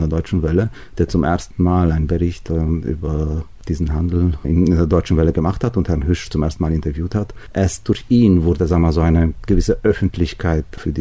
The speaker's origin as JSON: {"language": "German", "town": "Timișoara", "region": "Timiș County", "country": "Romania", "tie": "born or raised there", "said": "Ich bin zwar in Temeswar aufgewachsen, in der Lenau-Schule"}